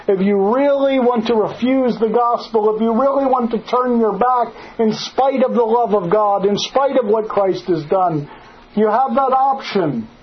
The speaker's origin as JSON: {"language": "English", "region": "Pennsylvania", "country": "United States", "tie": "born or raised there", "said": "I am a hunter. Growing up in Pennsylvania, it kind of comes with the birth certificate."}